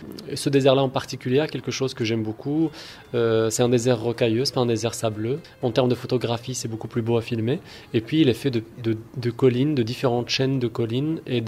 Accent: Morocco; Alors, je viens du Maroc, donc j'y suis né et j'y habite.

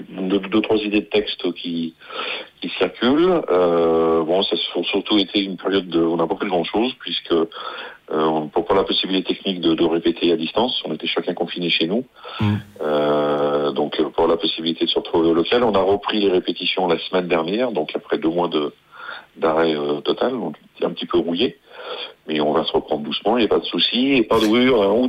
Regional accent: Villefranche-sur-Saône, Auvergne-Rhône-Alpes, France; Nous sommes tous originaires de Villefranche et du Beaujolais, donc sauf notre bassiste qui est, lui, vient de Lyon.

